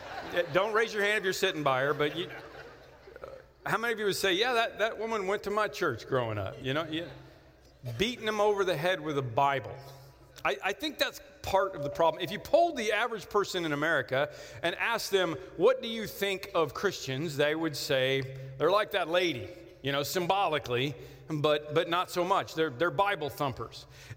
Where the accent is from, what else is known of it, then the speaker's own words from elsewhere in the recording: Chicago, Illinois, United States; I am from Chicago.